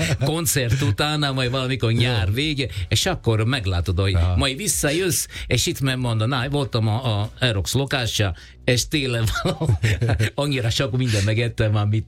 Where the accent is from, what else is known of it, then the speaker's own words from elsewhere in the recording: Italy; Hungarian is a second language; now in Hungary; olasz, a másik Magyarországon. Én igen, valamilyen szinte én is magyar érzem magam, persze nem itt születtem